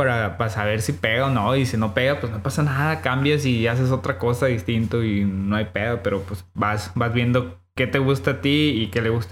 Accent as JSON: {"language": "Spanish", "town": "Ciudad Obregón", "region": "Sonora", "country": "Mexico", "said": "Yo soy de Obregón"}